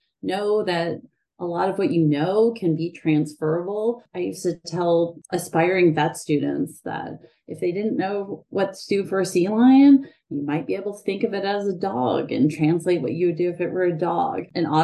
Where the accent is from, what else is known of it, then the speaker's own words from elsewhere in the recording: Florida, United States; Similar to a lot of people in this field, I grew up in Florida and I wanted to be a marine biologist or a veterinarian.